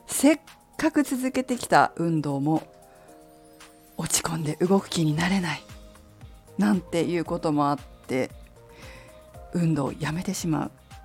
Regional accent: Fukushima, Japan; 私もね、福島出身なのですごいわかるんですけど

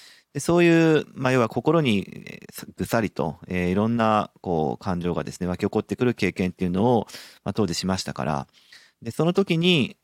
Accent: Hokkaido, Japan; born there; moved away as an adult; now in Nagoya, Japan; 僕自身は、もともと北海道生まれ、なんですが、2010年ですね、2010年の4月に、まあ、大学院、名古屋での大学院っていうのに行こうかなと思ってこっちに来たんですよ

